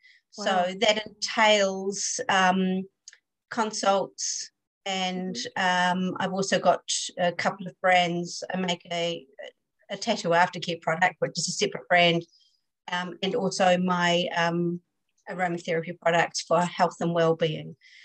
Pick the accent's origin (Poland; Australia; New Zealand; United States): New Zealand; And I've had a practice in New Zealand. Oh, yes, I'm from New Zealand.